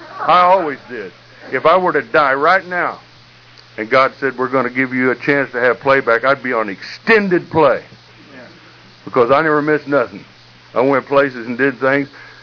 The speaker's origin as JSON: {"language": "English", "region": "Texas", "country": "United States", "said": "I'm from Texas, and that doesn't necessarily make you an alcoholic."}